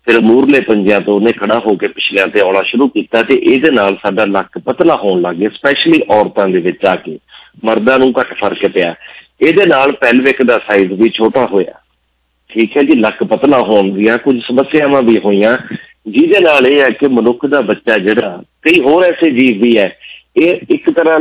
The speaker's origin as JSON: {"language": "Punjabi", "town": "Bathinda", "region": "Punjab", "country": "India", "accent": "Malwai", "said": "ਸਾਡੀ ਤਾਂ ਮਾਲਵੇ ਵਾਲੀ ਏ, ਅਸੀਂ ਬਠਿੰਡੇ ਵਾਲੇ ਆ"}